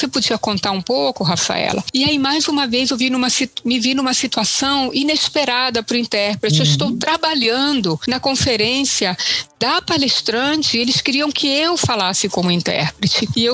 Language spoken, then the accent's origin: Portuguese; Brazil; Brasil com 5 anos de idade, com meus pais, minha família. Então eu me identifico com minhas origens, eu me considero italiana, mas eu sou também brasileira, porque eu cresci aqui, fiz todos os meus estudos aqui, eu me sinto brasileira.